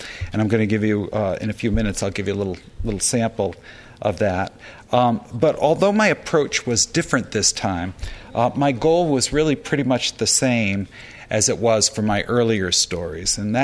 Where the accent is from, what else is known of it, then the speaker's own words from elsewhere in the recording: Norwich, Connecticut, United States; from my childhood in my hometown of Norwich, Connecticut.